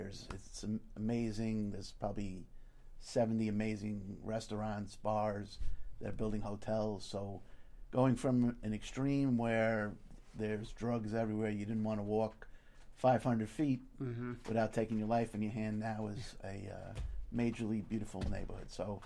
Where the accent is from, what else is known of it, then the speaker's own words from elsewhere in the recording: Brooklyn, New York, United States; But I'm from Brooklyn, New York. I went to college in Oneonta.